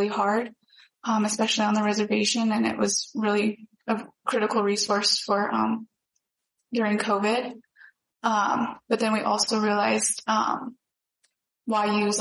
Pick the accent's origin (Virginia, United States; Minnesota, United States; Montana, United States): Montana, United States; Ronan; now in Berkeley, United States; I currently live in Berkeley, California, but I'm from Ronan, Montana.